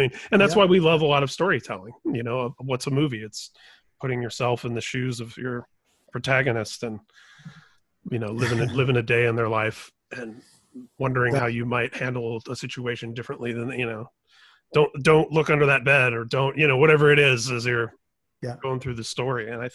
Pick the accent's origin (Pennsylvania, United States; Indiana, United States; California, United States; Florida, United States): Indiana, United States; for me as a Irish Catholic kid who grew up in Indiana